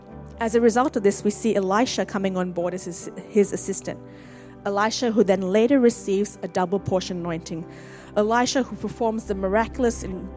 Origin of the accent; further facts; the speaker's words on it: Malaysia; the society that I grew up in Malaysia, which is very performance-based or very performance-focused